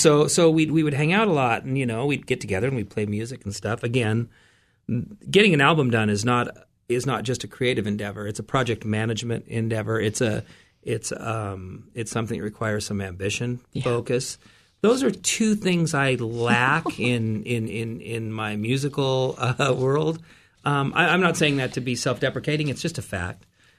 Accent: Renton, Washington, United States; No, I listened to a lot of … when I was growing up in Renton.

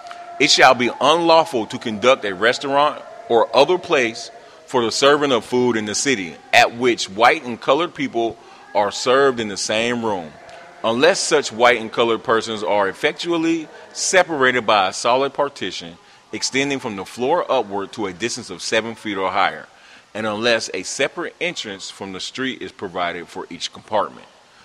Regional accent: California, United States; I'm from California, I always question, like, well, I don't understand why that was so important.

